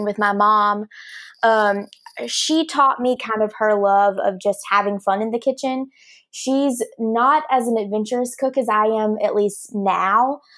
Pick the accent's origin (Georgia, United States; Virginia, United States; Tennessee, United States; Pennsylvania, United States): Georgia, United States; Moultrie; So I am from Moultrie, Georgia, which is a small town in southwest Georgia. I grew up there my entire life.